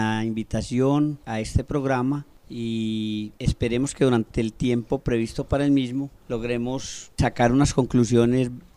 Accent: Cali, Valle del Cauca, Colombia; now in Medellín, Colombia; soy oriundo de Cali Valle, pero vivo hace mucho rato pues aquí en la ciudad de Medellín.

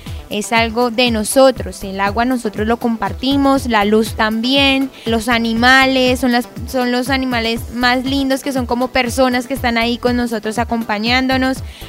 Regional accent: Restrepo, Valle del Cauca, Colombia; born there; Yo nací en Restrepo, Valle del Cauca. De allá es toda mi familia, del Valle del Cauca.

